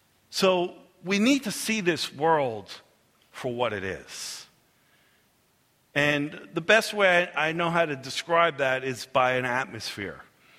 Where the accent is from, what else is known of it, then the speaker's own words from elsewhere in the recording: New York, United States; now in Kentucky, United States; I grew up in New York, and I've been in Kentucky for 20 years. I worked in Manhattan.